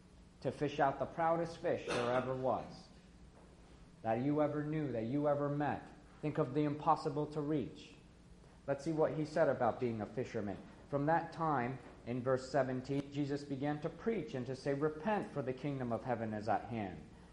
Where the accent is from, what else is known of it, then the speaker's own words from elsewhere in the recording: New York, United States; English is a second language; I grew up in New York State, a child of two worlds. I grew up in the school systems. I was learning English and being a student in the school systems of New York State.